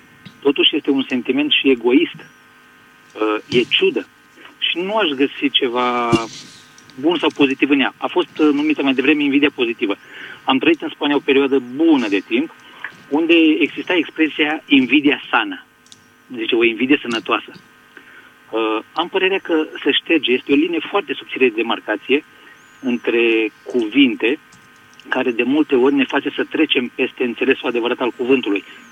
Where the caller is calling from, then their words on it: Switzerland; vă sunt din Elveția.